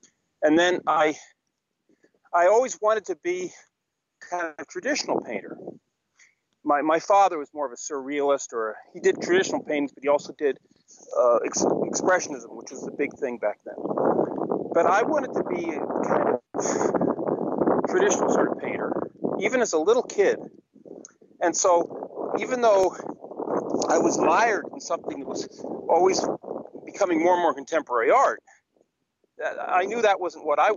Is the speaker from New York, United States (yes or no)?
yes; New York, United States; Well, I grew up in New York State, so I know about it.